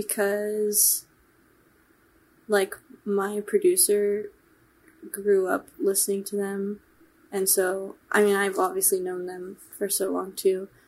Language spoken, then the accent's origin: English; California, United States; So I grew up in California and she grew up in California.